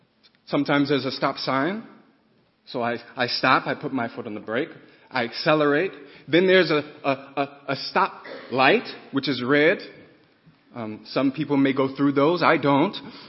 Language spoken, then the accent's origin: English; Louisiana, United States; But neither are the Saints, and I'm from Louisiana.